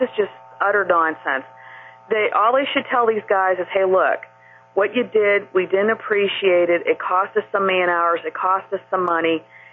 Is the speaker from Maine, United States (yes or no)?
yes; Maine, United States; also born or lived in Columbus; I was born here in Columbus, but I grew up in Maine.